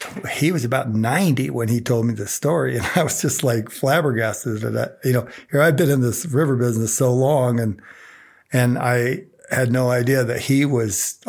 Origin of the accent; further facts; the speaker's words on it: Vernal, Utah, United States; Well, growing up in Vernal, my dad was a contractor.